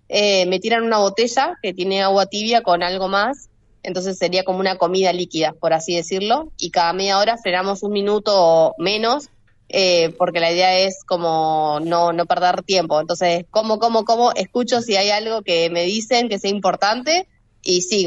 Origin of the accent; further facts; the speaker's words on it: Mexico; Creo que no es tan picante como nos hacen fama.